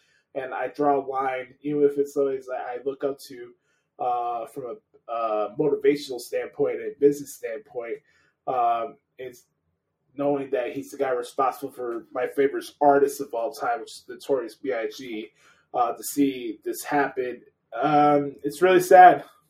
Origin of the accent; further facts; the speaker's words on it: Chicago, Illinois, United States; I only root for the Illini or Northwestern. Those are my teams, since I'm from Chicago.